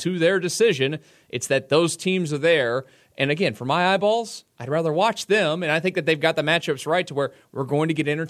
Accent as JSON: {"language": "English", "town": "Houston", "region": "Texas", "country": "United States", "tie": "born or raised there", "said": "I think I go back to me growing up in Houston and being an Astros fan."}